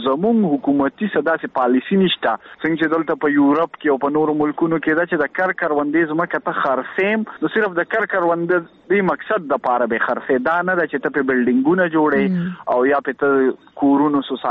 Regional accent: Pakistan; moved away; زه پکې د پاکستان نه یم.

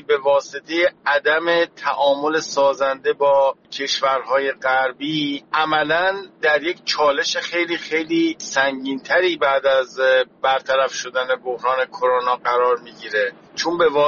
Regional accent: Iran; به نظر من به عنوان یک ایرانی

